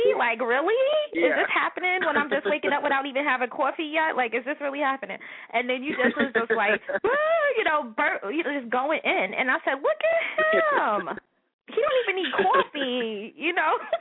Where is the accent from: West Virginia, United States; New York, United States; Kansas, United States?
New York, United States; New York.